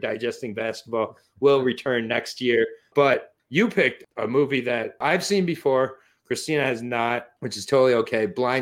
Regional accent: Okemos, Michigan, United States; I'm from Okemos

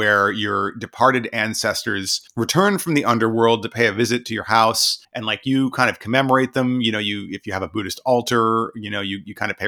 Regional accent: Maryland, United States; when I was a kid growing up in Maryland, I think it was like PCP injected Snickers bars or something.

